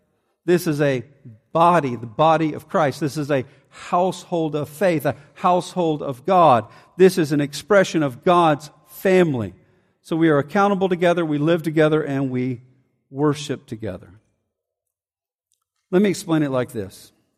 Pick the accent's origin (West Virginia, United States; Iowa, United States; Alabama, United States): Alabama, United States; Montgomery; I grew up in Montgomery, Alabama.